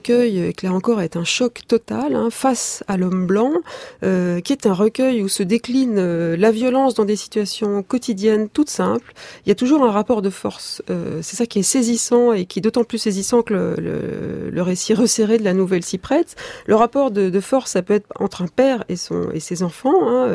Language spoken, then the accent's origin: French; France; L'Académie, c'est chez nous, en France, une espèce de machine de normativité.